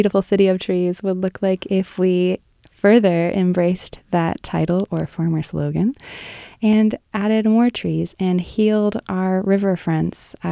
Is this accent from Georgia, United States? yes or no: no; Pleasant Valley, California, United States; I grew up in Pleasant Valley, which is a small town in El Dorado County in the Sierra Nevada foothills.